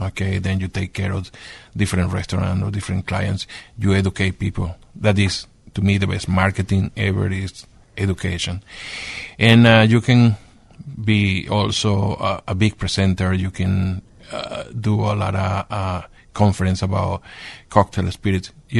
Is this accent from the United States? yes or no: no; Venezuela; Venezuela.